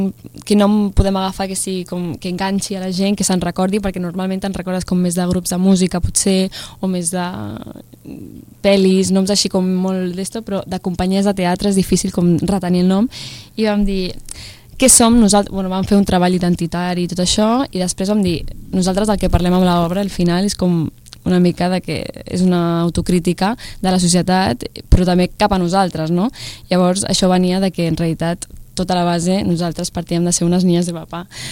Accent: Catalonia, Spain; que venim d'on venim i venim de Catalunya

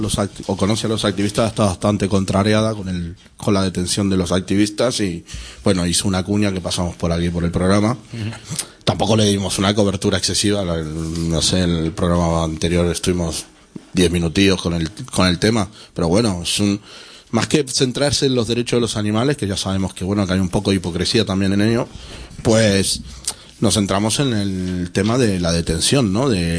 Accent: Argentina; yo como buen argentino, como carne

